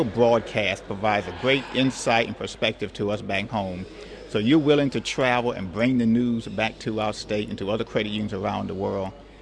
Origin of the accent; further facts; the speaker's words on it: North Carolina, United States; What accent? I'm from North Carolina. There's no accent. You have the accent.